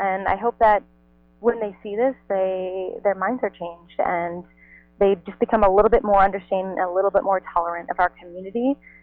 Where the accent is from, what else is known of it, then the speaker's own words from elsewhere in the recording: Indiana, United States; now in Los Angeles, United States; I come from Indiana, so I haven't always been in Los Angeles.